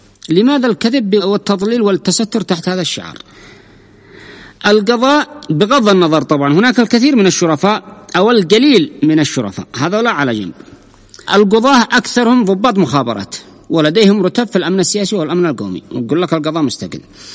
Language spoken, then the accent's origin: Arabic; Yemen; نحن كشعب يمني